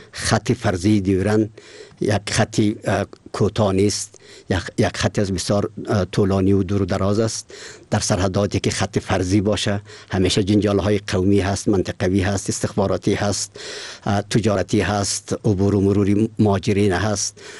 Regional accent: Afghanistan; ما افغان هستیم.

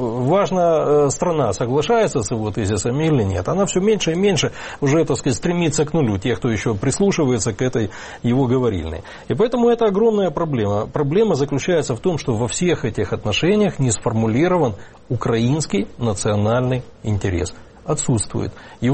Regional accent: Crimea, Ukraine; Я, как крымчанин, приведу вам пример.

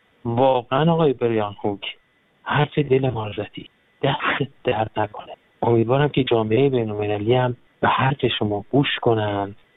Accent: Iran; به عنوان یک ایرانی وقتی فکر میکنم

